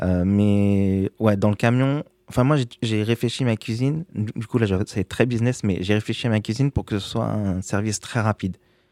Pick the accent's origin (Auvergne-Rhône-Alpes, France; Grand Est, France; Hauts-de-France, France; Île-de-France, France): Île-de-France, France; Tigery; Alors, moi, je suis de Tigerie.